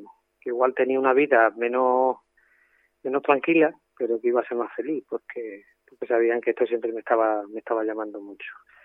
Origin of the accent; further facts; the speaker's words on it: Fregenal de la Sierra, Extremadura, Spain; now in Monesterio, Spain; porque ya llevo 8 años aquí en Monesterio, pues tengo 52 años, soy de Fregenal, criado en Fregenal, aunque en Fregenal pues nunca trabajé.